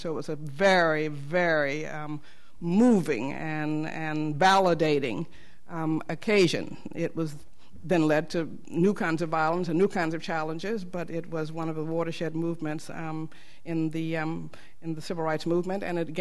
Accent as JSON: {"language": "English", "town": "Bennettsville", "region": "South Carolina", "country": "United States", "said": "that I was from Bennettsville, and we had people from my little rural town who were in his army"}